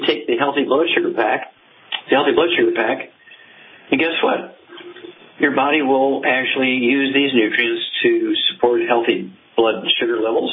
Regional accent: Missouri, United States; let's stay in the Midwest and go from my home state of Missouri to Iowa.

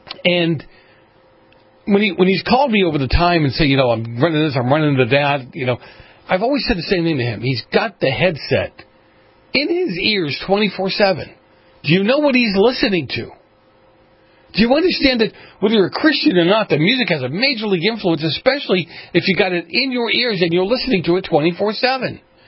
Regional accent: Boston, Massachusetts, United States; I grew up in the Roman Catholic Church in Boston

